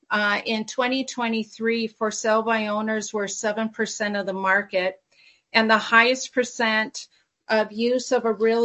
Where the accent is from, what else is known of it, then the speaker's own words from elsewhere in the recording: Washington, United States; when people noticed I was from Washington, they would come up and immediately start talking about how we made our law change back in January